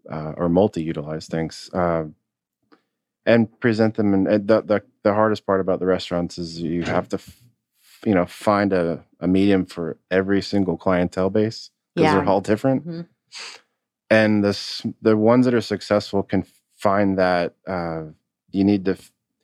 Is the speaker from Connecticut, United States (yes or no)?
yes; Connecticut, United States; No, my stepfather, I grew up in Connecticut, so my stepfather would have the New York Magazine.